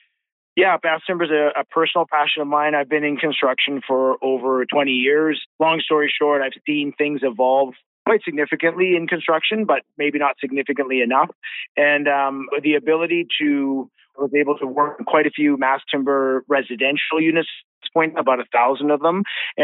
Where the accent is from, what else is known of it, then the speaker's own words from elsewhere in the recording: Richmond, British Columbia, Canada; I grew up in Richmond.